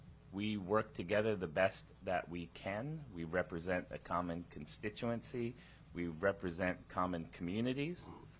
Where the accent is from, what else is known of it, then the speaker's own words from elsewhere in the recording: Yakutat, Alaska, United States; also born or lived in Juneau; Born and raised in Yakutat, went to high school in Juneau, and glad to be working here in Juneau.